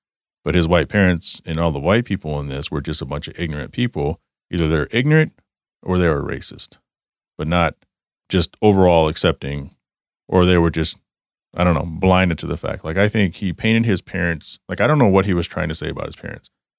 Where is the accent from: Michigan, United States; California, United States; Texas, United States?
Texas, United States; Garland; You know, I was raised with white parents. I grew up in Garland, Texas.